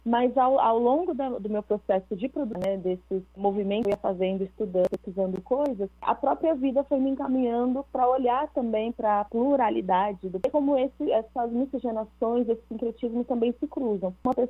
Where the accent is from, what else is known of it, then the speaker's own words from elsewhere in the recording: São Paulo, Brazil; Eu cresci, eu nasci em São Paulo, nasci, morei a maior parte da minha vida em São Paulo.